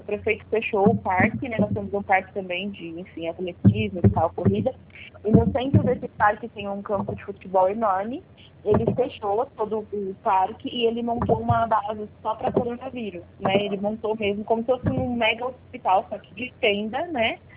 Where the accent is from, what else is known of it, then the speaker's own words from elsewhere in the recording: Franco da Rocha, São Paulo, Brazil; Eu sou de Franco da Rocha.